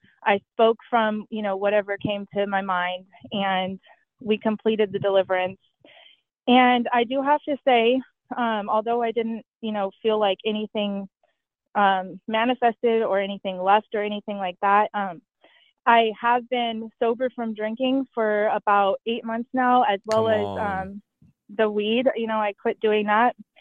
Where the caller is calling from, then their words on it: Gold Bar, Washington, United States; I'm calling in from Gold Bar, Washington.